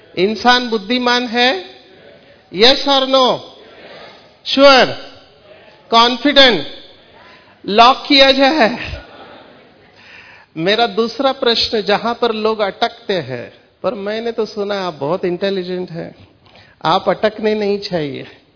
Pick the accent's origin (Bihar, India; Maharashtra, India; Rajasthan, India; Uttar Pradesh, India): Maharashtra, India; Mumbai; मैं मुंबई से हूं, I am from the financial capital and Bollywood capital of Mumbai.